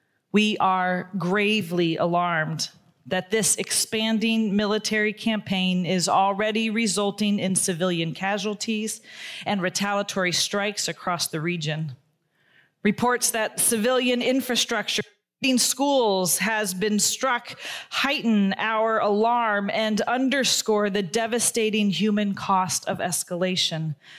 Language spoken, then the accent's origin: English; United States; It was a poignant thing for me to do as a person of faith, as an American, as a preacher